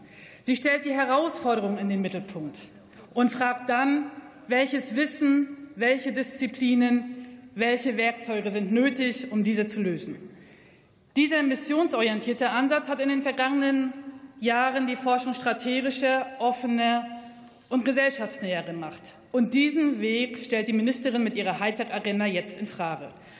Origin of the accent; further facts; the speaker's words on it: Brandenburg, Germany; sehe sie überall in meiner Heimat Brandenburg